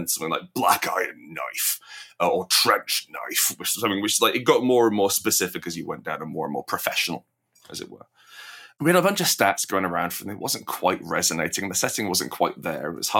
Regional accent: England, United Kingdom; I'm very English. I'm very white.

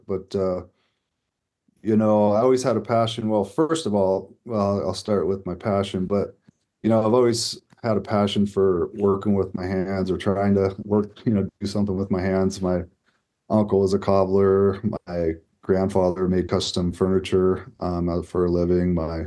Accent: California, United States; You know, where I grew up in Sacramento Valley, I think it was 1.6 million waterfowl winter down there.

